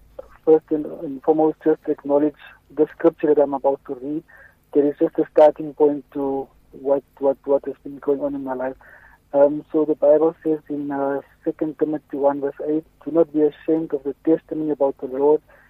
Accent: Upington, Northern Cape, South Africa; what a privilege and an honor to grow up in such a small place

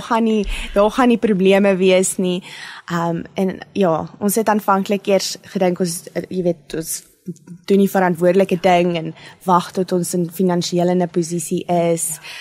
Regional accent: Pretoria, Gauteng, South Africa; born there; also born or lived in Ellisras; Ek is gebore hier in Pretoria.

